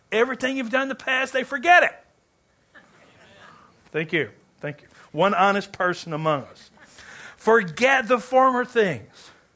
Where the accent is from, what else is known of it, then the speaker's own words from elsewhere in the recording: Kentucky, United States; I'm not a big basketball guy, though I'm from Kentucky.